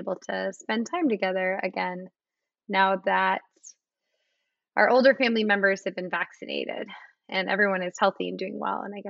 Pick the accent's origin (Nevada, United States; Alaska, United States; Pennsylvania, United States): Alaska, United States; Like, I grew up in Alaska where wildness was unavoidable. You know, like our house backed up to like endless miles of mountain ranges and forests and rivers.